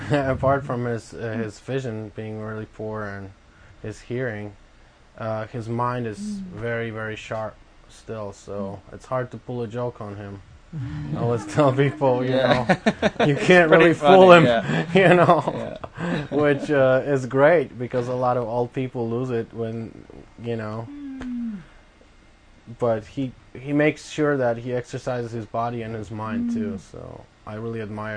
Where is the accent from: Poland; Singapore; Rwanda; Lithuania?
Poland; English is a second language; now in United States; because I'm originally from Poland